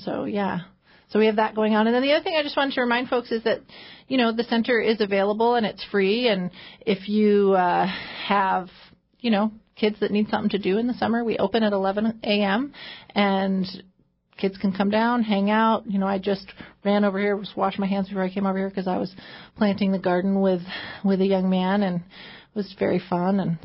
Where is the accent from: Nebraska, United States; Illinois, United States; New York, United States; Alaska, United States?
Alaska, United States; Gustavus; I grew up in Gustavus, so that was the only camp that I went to.